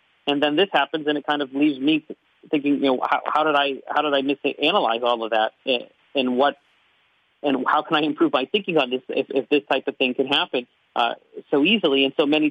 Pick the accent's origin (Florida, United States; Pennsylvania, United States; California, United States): Pennsylvania, United States; Pittsburgh; I know, for example, in my hometown of Pittsburgh, Quest has partnered with a private infectious disease doctor